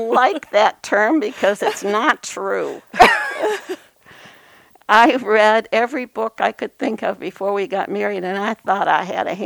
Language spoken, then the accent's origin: English; Garden City, Michigan, United States; also born or lived in Willow Run; So I grew up in Garden City after living in Willow Run, which was an army barracks that they turned into a place for families that were low income.